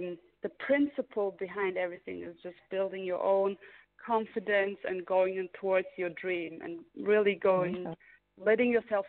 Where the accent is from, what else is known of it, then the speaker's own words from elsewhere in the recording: Germany; now in San Diego, United States; So I'm from Germany. I'm Turkish, born and raised in Germany, and I live my whole life in Germany.